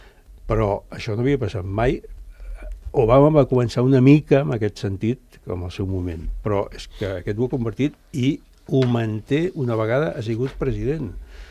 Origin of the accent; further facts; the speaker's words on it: Barcelona, Catalonia, Spain; jo us puc dir que a Gràcia, soc de Gràcia a Barcelona